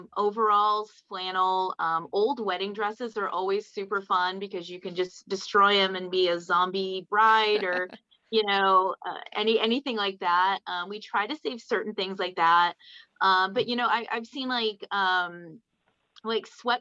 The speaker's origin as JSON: {"language": "English", "region": "Maine", "country": "United States", "tie": "born or raised there", "said": "Because I've also had snow on Halloween as a little kid growing up in Maine."}